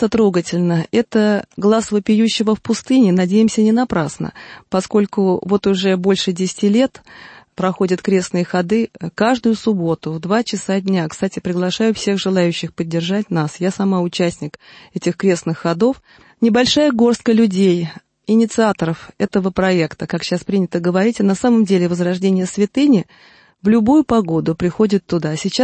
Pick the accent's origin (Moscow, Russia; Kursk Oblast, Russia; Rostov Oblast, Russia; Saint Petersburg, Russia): Moscow, Russia; а я москвичка в седьмом колене